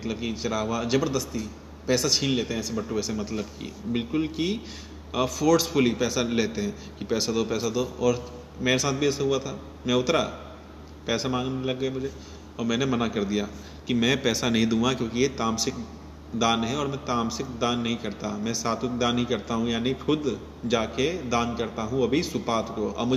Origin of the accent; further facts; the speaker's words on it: Ghaziabad, Uttar Pradesh, India; मैं गाजियाबाद से हूँ, ऐसे गाजियाबाद में एक जगह है